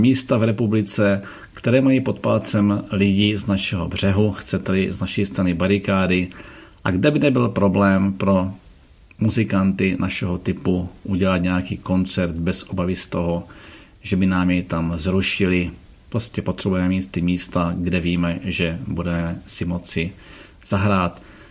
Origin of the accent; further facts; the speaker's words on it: Ostrava, Moravian-Silesian Region, Czechia; Jelikož jsem z Ostravy, tak hledám takového člověka buď přímo z Ostravy